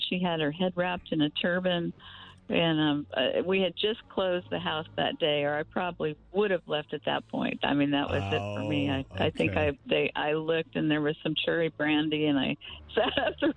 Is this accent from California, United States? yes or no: yes; California, United States; I came from California.